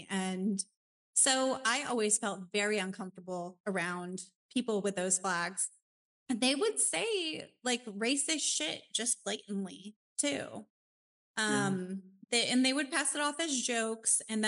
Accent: Tampa, Florida, United States; I grew up in Tampa and we had like Plant City right next to us.

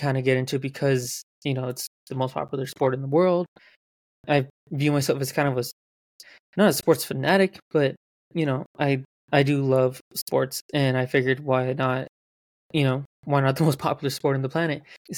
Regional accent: West Coast, United States; I guess I am from America. I'm from the sort of West Coast of America

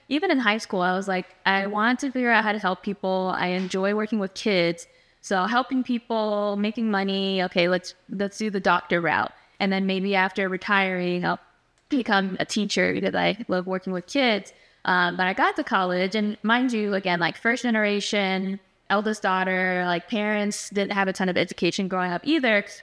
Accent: Chambly, Quebec, Canada; also born or lived in Philippines; I was born in the Philippines, so we made a pit stop. A lot of people think I'm Filipino, but I was just born there. And then we ended up in Chambly.

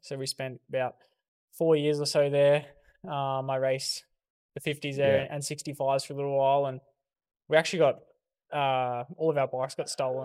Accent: Wanneroo, Western Australia, Australia; growing up in Wanneroo, near, like, I don't know if you guys know Barbagallo and all that, it's one of the racing tracks.

